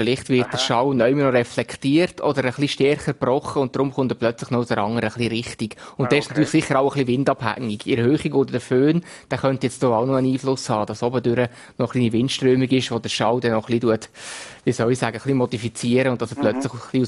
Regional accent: Solothurn, Switzerland; Und ich selber bin in Solothurn aufgewachsen.

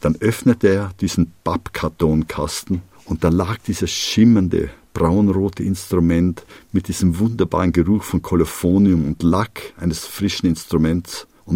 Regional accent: Austria; denen gegenüber ich als Österreicher eine sehr hohe Affinität hatte

